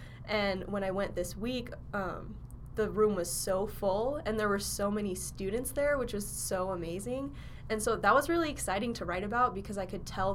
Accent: Caldwell, Idaho, United States; and I'm from Caldwell, Idaho. It's like 20 minutes west of Boise.

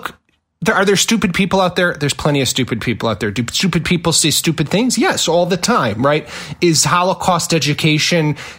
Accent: Chicago, Illinois, United States; You know, as someone, I'm originally from Chicago and my father still lives there.

